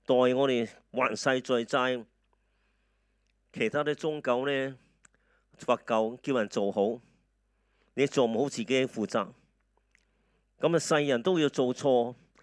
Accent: Hong Kong; 但系我哋香港人真系好有福气

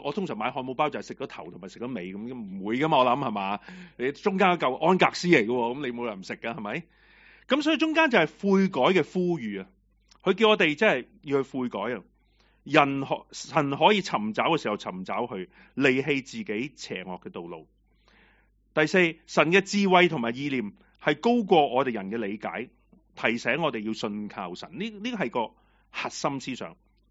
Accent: Hong Kong; 如果给我们香港人看我们都挺害怕的

